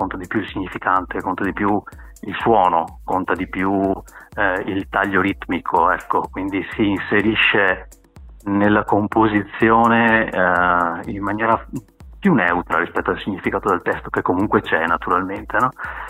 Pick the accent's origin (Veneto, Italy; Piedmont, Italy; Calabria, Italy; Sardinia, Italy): Veneto, Italy; Mestre; Beh, io sono di Mestre, per cui il Veneto è casa mia.